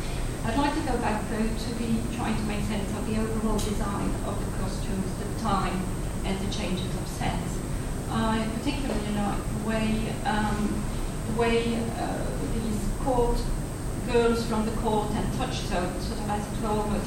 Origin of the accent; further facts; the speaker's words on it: France; perhaps because I come from France